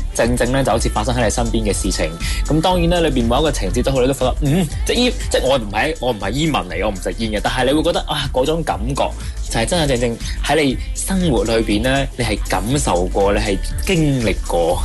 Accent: Guangzhou, Guangdong, China; 咁啊，当年咧，我仲喺中国，系啦。咁啊，当年嘅时候咧，我系一个人咧，系去到香港，我家乡喺广州啦

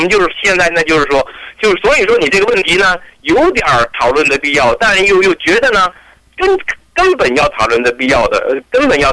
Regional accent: China; 作为我是大陆人来的

